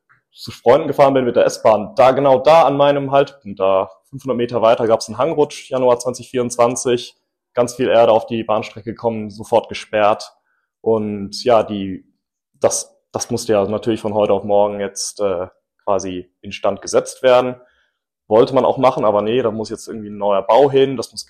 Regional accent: Mettmann, North Rhine-Westphalia, Germany; born there; geboren bin ich in Mettmann in Deutschland, aber meine Familie kommt aus Großbritannien.

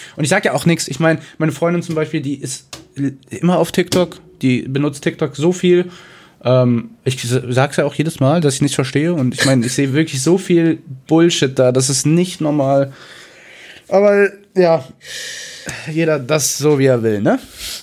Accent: Cologne, North Rhine-Westphalia, Germany; Ich komme aus Köln und trinke kein Bier.

